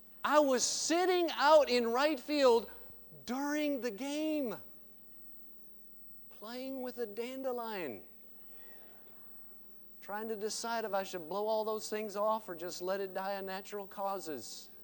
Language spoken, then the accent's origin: English; Illinois, United States; I grew up in the Midwest, just outside of Chicago.